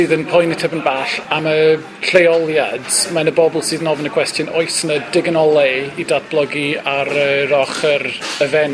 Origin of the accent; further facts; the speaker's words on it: Benllech, Wales, United Kingdom; Dwi'n dod o Fenllech hefyd os dwi'n darllen iawn.